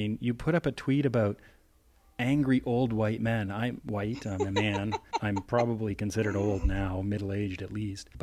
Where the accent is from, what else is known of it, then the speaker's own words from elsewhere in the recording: Canada; I was ready to apologize as a Canadian